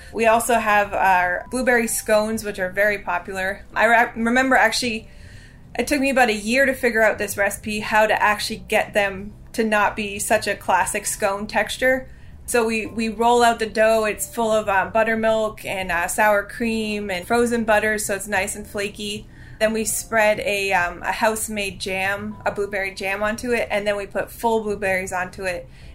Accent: Toronto, Ontario, Canada; Growing up in Toronto, with my grandmother and my mom

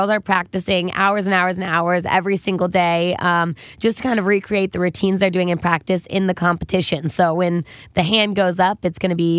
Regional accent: Indianapolis, Indiana, United States; I'm from Indianapolis, so I think it's also a good sports city, and they're a little underrated.

